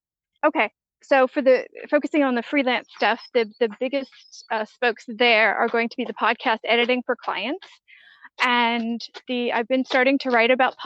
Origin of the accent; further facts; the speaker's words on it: United States; now in Albania; because I'm an American expat. Currently, I'm in Albania.